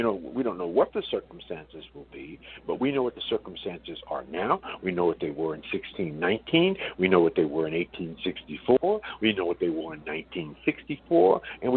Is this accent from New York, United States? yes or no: yes; Brooklyn, New York, United States; I grew up fundamentally born in Bed-Stuy in Brooklyn, New York